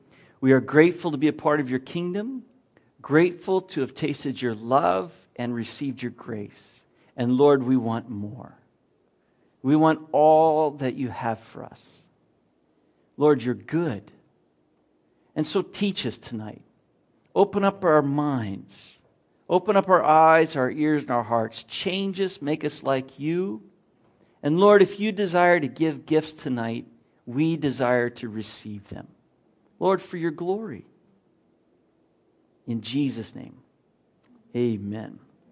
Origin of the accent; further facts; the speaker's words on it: the South, United States; I grew up in the South. It was always 6-guns.